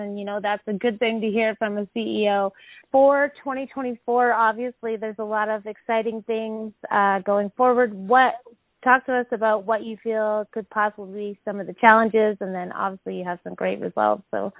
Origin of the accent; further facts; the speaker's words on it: Canada; I know I shouldn't say that as a Canadian